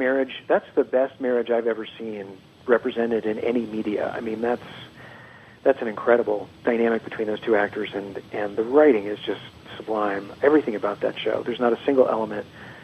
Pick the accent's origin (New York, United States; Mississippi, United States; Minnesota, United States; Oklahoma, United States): Oklahoma, United States; I'm from Oklahoma, but I don't know that I would call myself a Southerner.